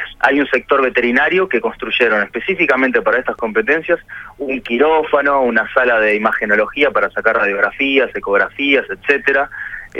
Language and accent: Spanish; Montevideo, Uruguay; Somos de Montevideo